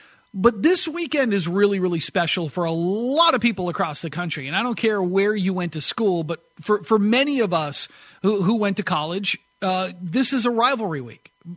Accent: New Hampshire, United States; I grew up in New Hampshire. Not only did I grow up in New Hampshire, I kind of grew up in the middle of nowhere, New Hampshire, in a little ski town.

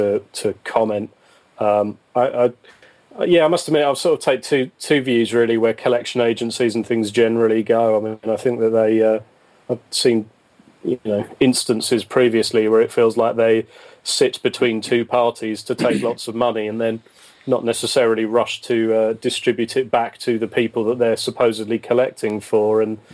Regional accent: United Kingdom; obviously being a Brit and not being closely integrated into the US music side of the industry

